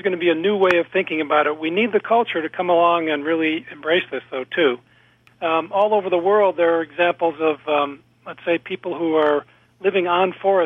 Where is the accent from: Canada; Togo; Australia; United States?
United States; Golden, Colorado; I was on a sustainability committee in my hometown here of Golden, Colorado